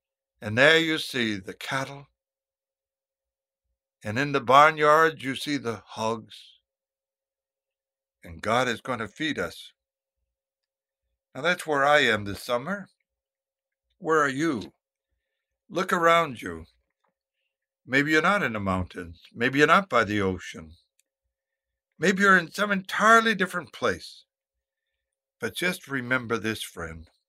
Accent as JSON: {"language": "English", "region": "Maine", "country": "United States", "tie": "born or raised there", "said": "On this Sunday, I will be in my home state of Maine."}